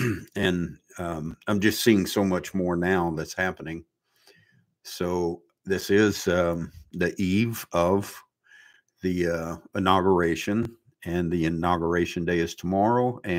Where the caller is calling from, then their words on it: Dayton, Ohio, United States; I'm broadcasting from Dayton, Ohio.